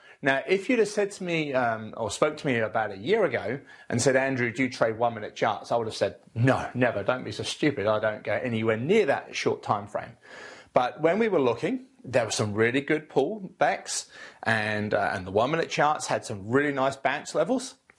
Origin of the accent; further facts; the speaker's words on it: New Zealand; And I said, no, I'm from New Zealand.